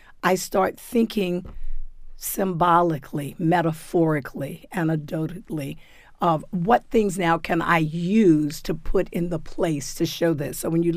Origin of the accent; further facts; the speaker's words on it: United States; I am American through and through. This is an American story.